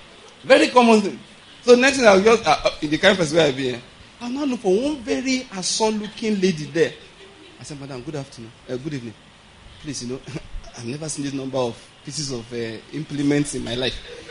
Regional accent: Nigeria; I'm from Nigeria. I'm visiting for just 1 month.

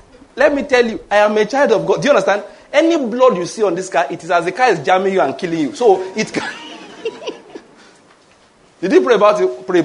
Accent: Western Nigeria, Nigeria; This is Eastern Nigeria. You know, maybe that's part of my issue. I grew up in the West.

